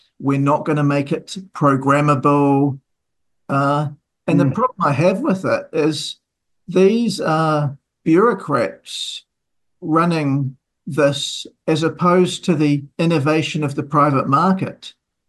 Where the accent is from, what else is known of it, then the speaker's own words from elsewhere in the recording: Taranaki, New Zealand; I grew up in Taranaki